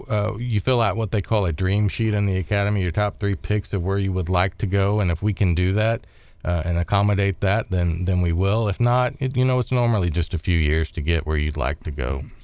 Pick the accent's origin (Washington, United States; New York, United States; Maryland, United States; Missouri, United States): Missouri, United States; Kansas City; I was originally from Kansas City, and there were no openings in Kansas City at that time.